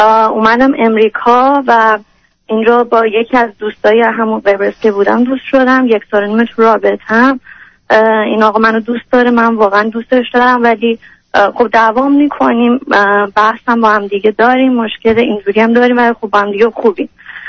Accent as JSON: {"language": "Persian", "country": "Iran", "moved": "as an adult", "lives_now": "United States", "said": "من 27 سالمه، فرزند دومم، یه خواهر 7 سال بزرگتر دارم. وقتی 20 سالم بود از ایران اومدم بیرون واسه تحصیلات"}